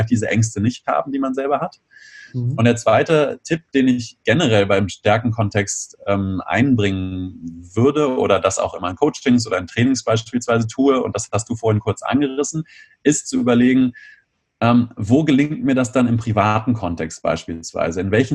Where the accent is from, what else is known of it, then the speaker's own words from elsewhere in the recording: Lower Saxony, Germany; now in Bonn, Germany; Ich komme aus der Nähe von Göttingen ursprünglich und fahre dann nach Hause, nach Bonn